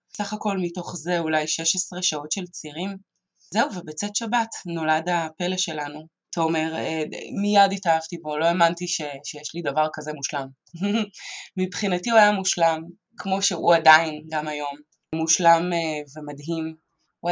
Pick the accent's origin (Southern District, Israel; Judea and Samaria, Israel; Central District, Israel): Southern District, Israel; Arad; אני נולדתי וגדלתי בערד, הייתי ילדה, נערה ובחורה מאוד מאוד רגישה.